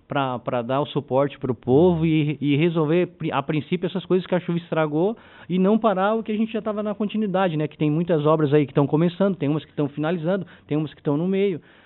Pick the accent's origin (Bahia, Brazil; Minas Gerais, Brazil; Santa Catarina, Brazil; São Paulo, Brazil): Santa Catarina, Brazil; Urussanga; que eu sou de Uruçanga, eu conheço a geografia da cidade